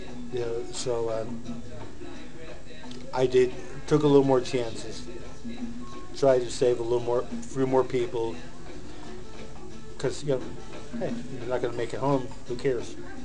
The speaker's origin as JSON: {"language": "English", "region": "Massachusetts", "country": "United States", "said": "I missed watching the sunrise over the ocean because I'm from Massachusetts, East Coast."}